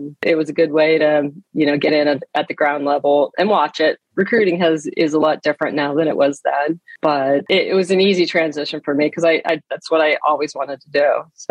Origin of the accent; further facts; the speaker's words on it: Erie, Pennsylvania, United States; Yeah, I did. I grew up in Erie, Pennsylvania. Yeah, on the lake.